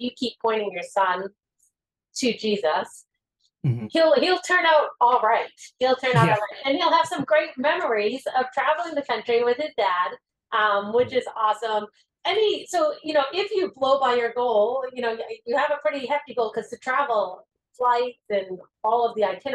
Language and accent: English; Massachusetts, United States; I grew up outside of Boston, and so I'm an East Coast girl.